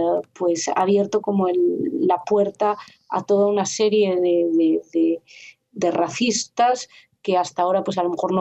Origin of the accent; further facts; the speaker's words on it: Madrid, Community of Madrid, Spain; moved away as an adult; cuando llegué aquí, yo vengo de Madrid, cuando llegué aquí hace 6 años, 5 años